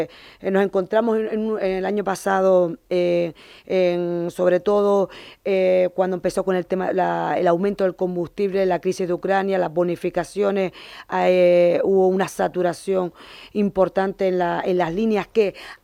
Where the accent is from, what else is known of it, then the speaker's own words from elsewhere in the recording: Morro Jable, Canary Islands, Spain; yo he sido estudiante, encima soy de Morro y he cogido la guagua muchísimas veces para venir a estudiar al instituto.